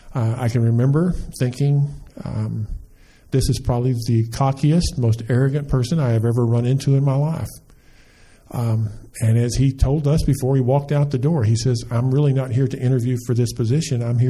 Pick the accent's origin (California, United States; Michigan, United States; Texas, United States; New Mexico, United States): Texas, United States; For those of you that don't know, many of you do, I was raised in Texas. I spent, 18 years getting an education, graduated from high school there